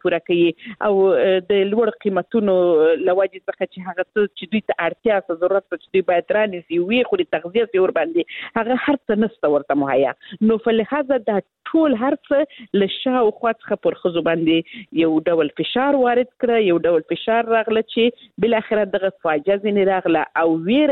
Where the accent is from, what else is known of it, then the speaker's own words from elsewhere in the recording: Helmand, Afghanistan; زه خپل د هلمند ولایت څخه یم